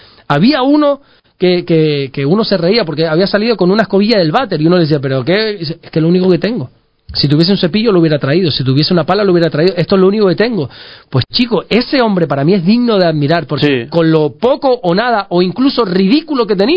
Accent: Salamanca, Castile and León, Spain; born there; yo nací en Salamanca también, pero de un pueblo que se llama Fuente la Peña

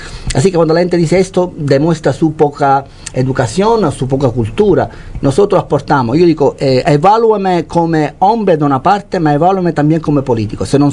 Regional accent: Italy; Spanish is a second language; now in Fuerteventura, Spain; Yo soy extranjero, también, pero me siento un majorero adquirido, vivo en Fuerteventura desde hace 13 años, que quiere denigrarme, dice tú eres italiano

